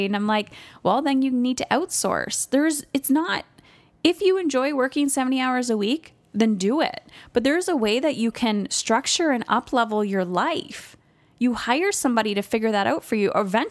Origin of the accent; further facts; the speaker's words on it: Windsor, Ontario, Canada; It's going to be held here in my hometown in Windsor, Ontario.